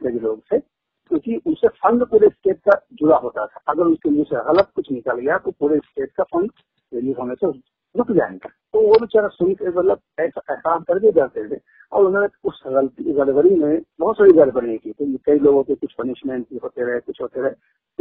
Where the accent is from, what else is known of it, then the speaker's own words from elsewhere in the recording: Bilaspur, India; मैं बहुत छोटे सी जगह एक कस्बे से का रहने वाला हूँ, बिलासपुर।